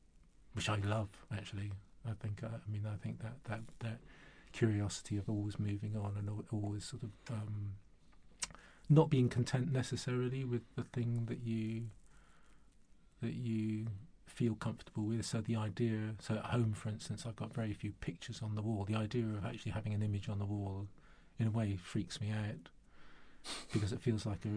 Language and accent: English; Singapore; born or raised there; also born or lived in Dorset, England / Cyprus